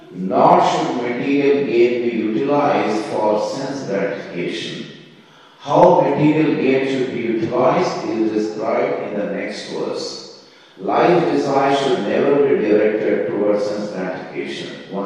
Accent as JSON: {"language": "English", "town": "Hyderabad", "region": "Telangana", "country": "India", "said": "I'm coming from Hyderabad, south of India."}